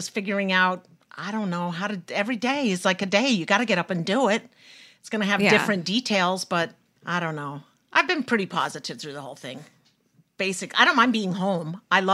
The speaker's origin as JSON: {"language": "English", "town": "Salt Lake City", "region": "Utah", "country": "United States", "moved": "yes", "lives_now": "New York, United States", "said": "there would not be a reason to live or leave Salt Lake City, Utah. I'm from Salt Lake City"}